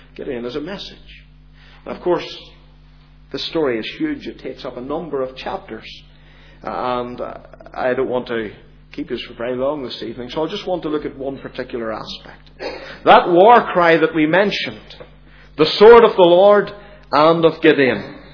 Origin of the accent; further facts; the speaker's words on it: Belfast, Northern Ireland, United Kingdom; because I'm from Belfast.